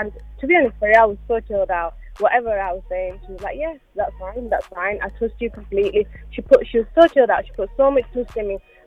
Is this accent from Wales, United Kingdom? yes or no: no; Huddersfield, Yorkshire and the Humber, United Kingdom; born there; I was born in Huddersfield.